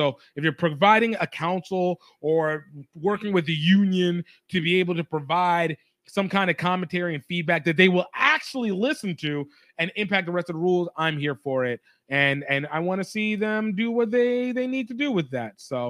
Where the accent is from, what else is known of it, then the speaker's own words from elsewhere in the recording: Nigeria; we have a tough couple of games as a Nigerian.